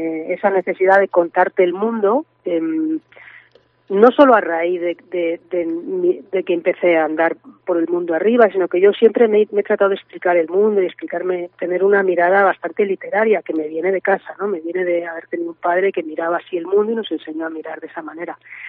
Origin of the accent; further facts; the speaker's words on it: Community of Madrid, Spain; me siento yo creo que más gallega que madrileña.